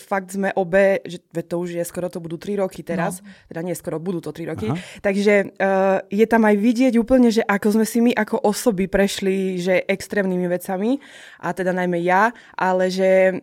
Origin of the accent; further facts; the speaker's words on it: eastern Slovakia, Slovakia; Znova poviem, že som teda z východu a u nás ja mám po 30-tke, nemám frajera, žijem sama